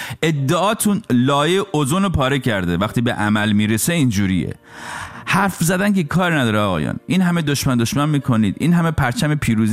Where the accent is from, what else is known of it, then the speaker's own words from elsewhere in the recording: Iran; now in United States; 20 سال پیش که من داشتم از ایران میومدم بیرون